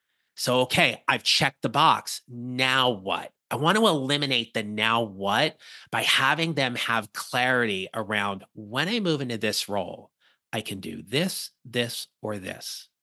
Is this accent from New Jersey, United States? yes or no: yes; New Jersey, United States; Now, Kate, you know this. I'm from New Jersey. It is part of my charm.